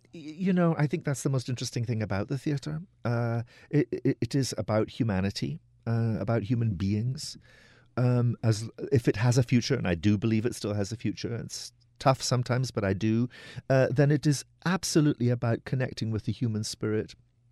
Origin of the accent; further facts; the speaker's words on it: Scotland, United Kingdom; I come from the Highlands of Scotland. I was raised a Presbyterian.